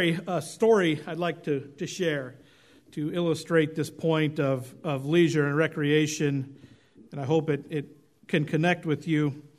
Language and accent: English; Oregon, United States; often did a yearly elk hunting trip growing up in Oregon.